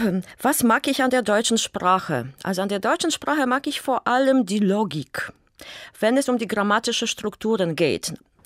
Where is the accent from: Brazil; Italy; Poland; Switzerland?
Poland; German is a second language; Ich komme aus Polen und alle